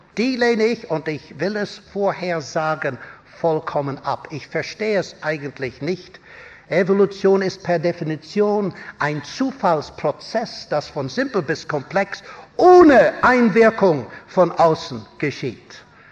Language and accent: German; Armagh, Northern Ireland, United Kingdom; German is a second language; Es war der Erzbischof von meiner Heimatstadt in Armagh in Irland